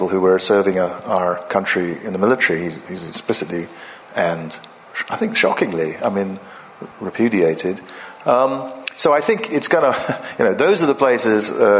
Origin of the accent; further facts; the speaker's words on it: Ghana; in the way that I grew up in my hometown in Ghana